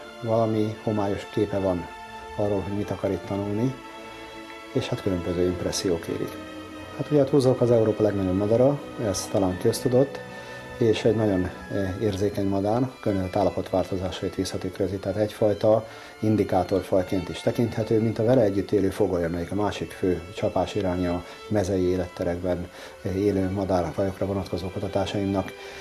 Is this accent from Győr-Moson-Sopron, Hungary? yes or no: yes; Sopron, Győr-Moson-Sopron, Hungary; ezért soproniként megélni és életet élni, azt hiszem, hogy egy semmivel össze nem hasonlítható élmény